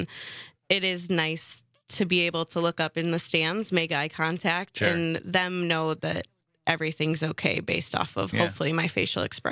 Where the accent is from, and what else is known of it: Oconomowoc, Wisconsin, United States; born or raised there